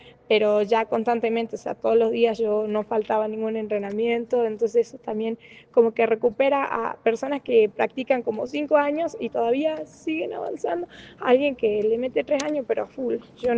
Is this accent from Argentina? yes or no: yes; Perico, Jujuy, Argentina; Soy la primera de Perico, soy la primera.